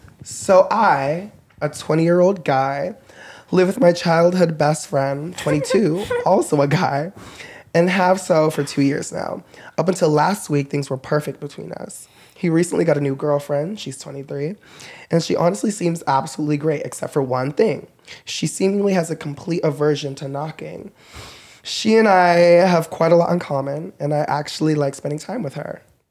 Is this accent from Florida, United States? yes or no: yes; Florida, United States; I'm a little Florida. I was born and raised in Florida. And the biggest, largest black family.